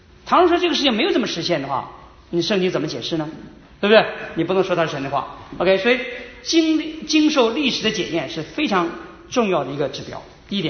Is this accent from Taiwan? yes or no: no; China; 我小时候在国内，从国内来都知道